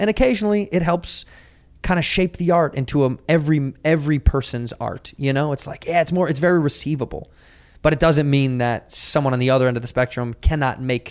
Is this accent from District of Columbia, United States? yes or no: no; Chicago, Illinois, United States; I'm like, no, I'm from Chicago.